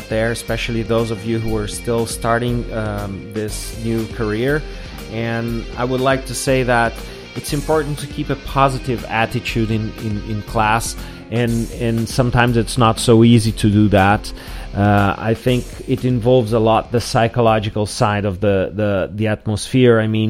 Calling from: Porto Alegre, Rio Grande do Sul, Brazil; English is a second language

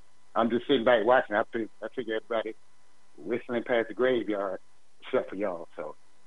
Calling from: Oakland, California, United States; I'm calling from Oakland.

